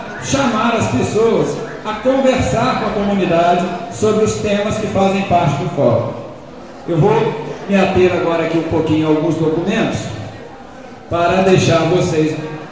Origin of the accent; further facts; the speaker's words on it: Minas Gerais, Brazil; eu sou mineiro, não sou britânico